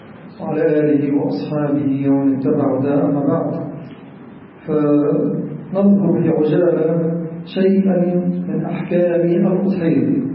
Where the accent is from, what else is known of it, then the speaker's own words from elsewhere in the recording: Egypt; عندنا في مصر